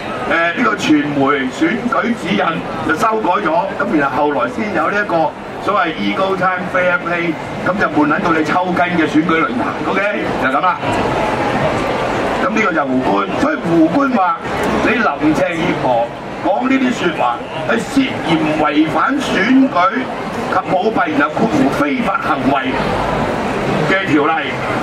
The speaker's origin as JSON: {"language": "Cantonese", "country": "Hong Kong", "said": "佢點樣可以明白我哋香港人需要啲咩啫？"}